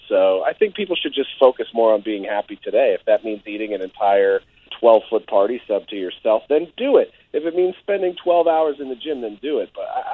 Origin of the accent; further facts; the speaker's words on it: Philadelphia, Pennsylvania, United States; my hometown in Philadelphia